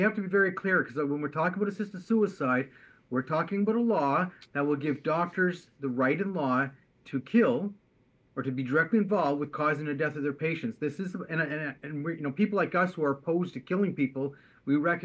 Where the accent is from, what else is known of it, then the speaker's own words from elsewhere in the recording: Canada; I'm a Canadian.